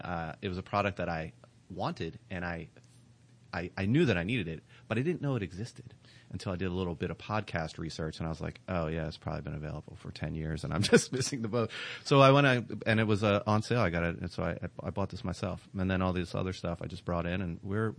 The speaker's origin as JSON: {"language": "English", "region": "Pennsylvania", "country": "United States", "tie": "born or raised there", "said": "I grew up in outside of Philadelphia, between Baltimore and Philadelphia"}